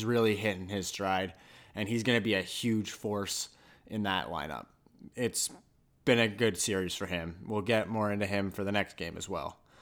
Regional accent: Canada; as a Canadian, I do love watching the Blue Jays

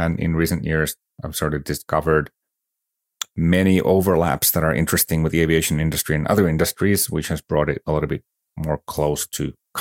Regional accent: Finland; also born or lived in United States / Canada; So I'm originally from Finland, which is obvious to anyone who knows how the Finnish names work. I grew up mostly in Finland too, though with high school detours in the US and Canada.

